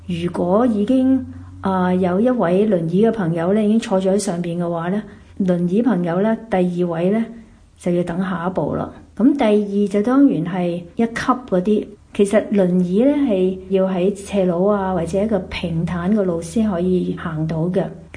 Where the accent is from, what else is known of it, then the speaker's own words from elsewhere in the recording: Hong Kong; 各位收音机旁边的朋友大家好，我是来自香港的